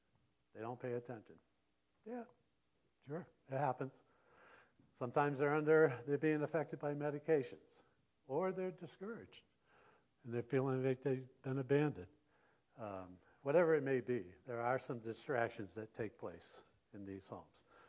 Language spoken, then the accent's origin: English; Vermont, United States; maybe a little more down in the south here, but I'm from Vermont, not mentioned much in Vermont.